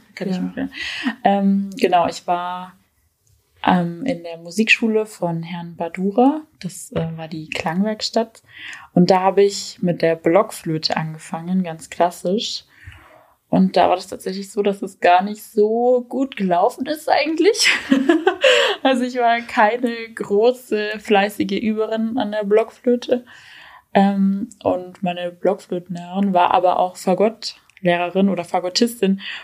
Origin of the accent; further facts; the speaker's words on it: Amberg, Bavaria, Germany; Amberg ist einfach meine Heimat und ich freue mich jedes Mal, wenn ich mit dem Zug wieder hier ankomme und aussteige und dann schon Oberpfalz in der Luft liegt irgendwie und ich die Stadt sehe und dann schon den Mariahilfberg.